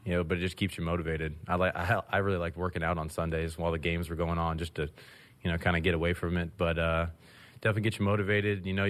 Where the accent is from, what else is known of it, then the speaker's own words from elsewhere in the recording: Atlanta, Georgia, United States; I'm from Atlanta, so that was fun to go home for a year